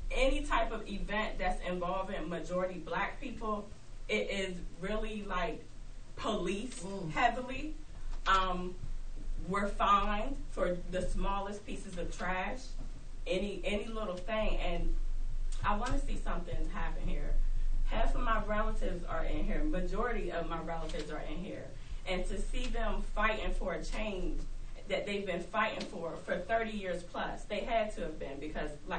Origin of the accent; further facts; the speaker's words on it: Fellowsburg, United States; I have lived here my whole life. I moved a short period of time, but I'm born and raised in Fellowsburg.